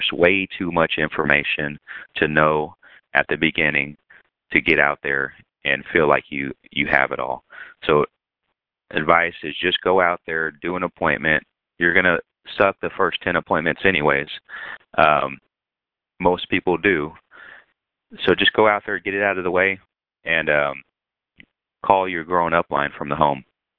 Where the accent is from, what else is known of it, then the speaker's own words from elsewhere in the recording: San Antonio, Texas, United States; born there; now in Fort Worth, United States; I was born in San Antonio, and I live in Fort Worth now.